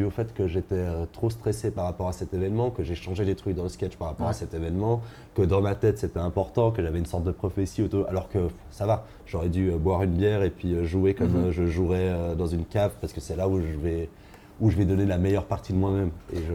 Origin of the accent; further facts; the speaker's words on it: Switzerland; Quand on est Suisse, je pense qu'on a le petit avantage